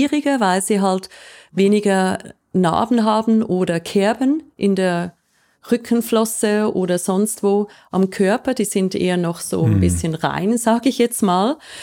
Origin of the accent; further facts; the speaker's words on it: Switzerland; Ich bin eine Schweizerin, wie man sie natürlich hört.